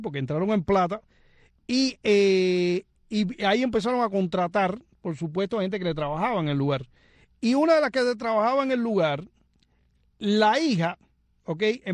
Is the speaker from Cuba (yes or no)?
yes; Punta Brava, Havana, Cuba; Punta Brava, que es mi pueblo, precisamente, que ahora se dice en San Pedro, donde mataron a Maceo